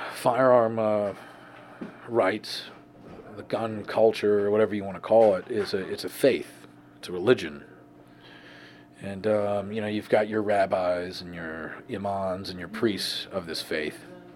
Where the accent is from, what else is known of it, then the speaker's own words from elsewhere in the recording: United States; I'm an American. Every American should be into guns, as far as I'm concerned.